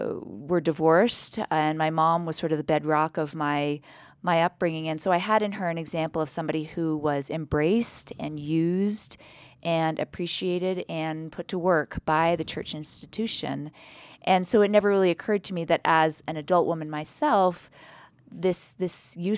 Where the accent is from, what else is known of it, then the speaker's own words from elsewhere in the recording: New York City, New York, United States; I was raised in New York City, right on the Upper West Side, by a single mother who had a substantial career